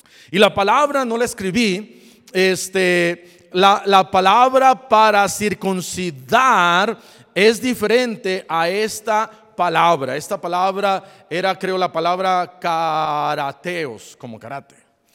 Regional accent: Iguala, Guerrero, Mexico; Yo recuerdo creciendo allá en Iguala, Guerrero, hermosa ciudad.

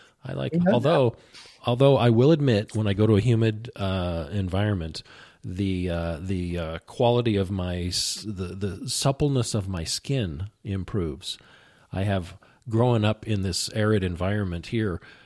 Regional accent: Colorado, United States; That's no big deal. I'm from Colorado.

